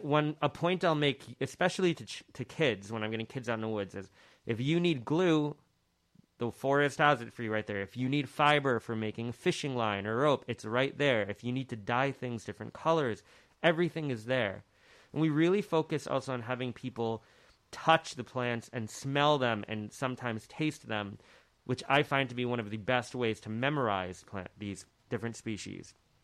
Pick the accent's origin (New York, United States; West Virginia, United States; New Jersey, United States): New York, United States; Hudson; So I grew up in Hudson and got to see, you know, one of the best views of the Catskill Mountain escarpment pretty much every single day.